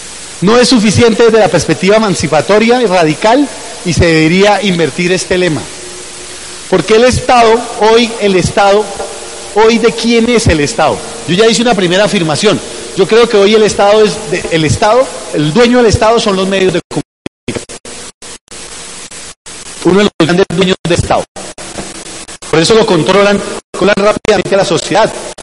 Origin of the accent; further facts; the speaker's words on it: Colombia; En mi país, en Colombia